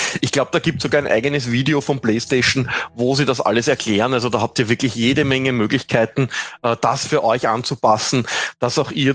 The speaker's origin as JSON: {"language": "German", "country": "Austria", "said": "bei uns in Österreich natürlich PG 18"}